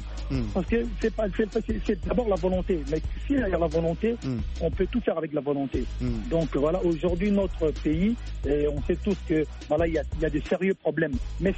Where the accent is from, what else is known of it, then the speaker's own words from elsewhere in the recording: Kinshasa, DR Congo; Nous on a grandi à Kin, on a connu un Congo où il y avait déjà pas d'histoire des combattants